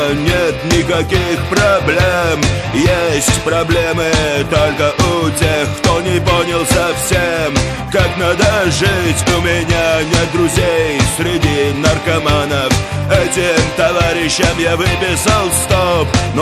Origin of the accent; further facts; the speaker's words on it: Almaty, Kazakhstan; А я тоже алматинец.